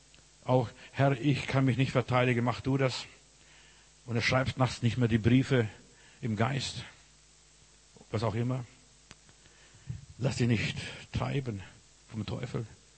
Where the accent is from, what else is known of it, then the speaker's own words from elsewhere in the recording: Windenburg, Klaipėda County, Lithuania; Als ich in Litauen, Windenburg, da wo ich herkomme, war